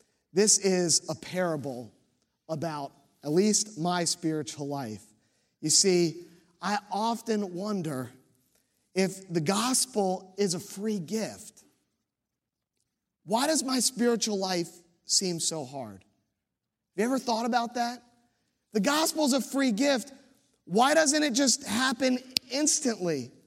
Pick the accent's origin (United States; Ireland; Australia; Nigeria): United States; Virginia Beach, Virginia; Now, I was a little nervous about this, because I'm from Virginia Beach, and there are a lot of rules that we have about your behavior.